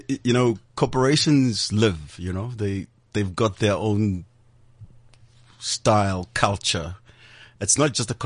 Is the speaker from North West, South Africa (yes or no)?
yes; Potchefstroom, North West, South Africa; born there; I was born in Potchefstroom.